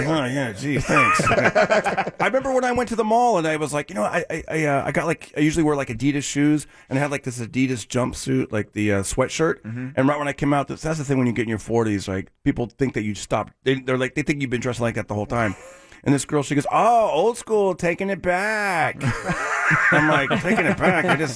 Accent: California, United States; Well, In California

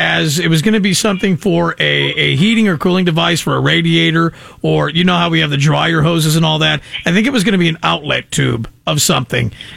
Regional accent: United States; I'm an American, so I wouldn't have been in Canada.

